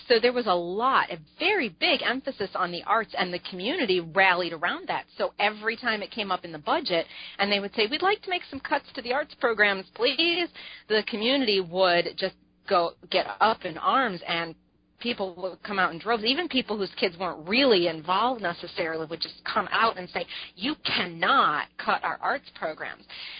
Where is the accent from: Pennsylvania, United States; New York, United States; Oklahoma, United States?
New York, United States; Penfield; I grew up in Penfield, New York, which is on the east side of Rochester